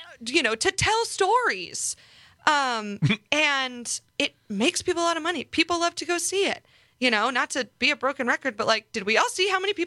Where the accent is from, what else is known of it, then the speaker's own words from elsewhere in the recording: Midwest, United States; as a Midwesterner, maybe I wouldn't.